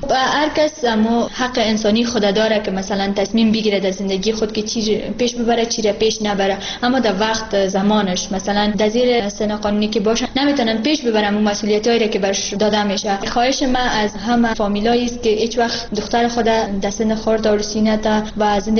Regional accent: Afghanistan; حتی باورشان نمیشد که ما از افغانستان هستیم.

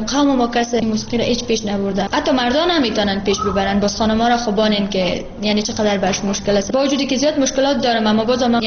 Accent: Afghanistan; حتی باورشان نمیشد که ما از افغانستان هستیم.

